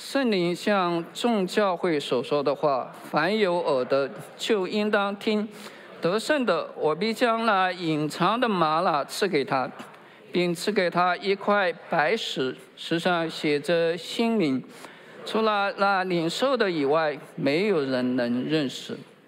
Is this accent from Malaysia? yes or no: no; China; 好像我们中国人也这么讲，是吧？